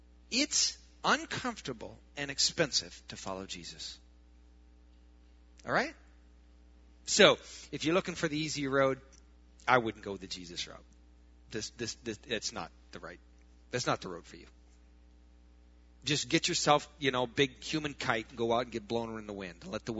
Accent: Iowa, United States; In my mind, I'd never been to Wisconsin. I'm from Iowa. In my mind, Wisconsin was just another Iowa, and I didn't need a second Iowa.

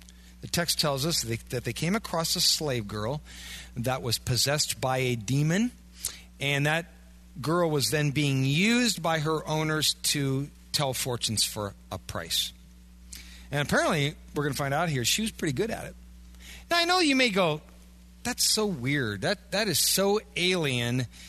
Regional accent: Iowa, United States; now in Wisconsin, United States; I'm sitting here in Wisconsin, you know, I'm from Iowa. So, you know, we don't look for demons under every rock.

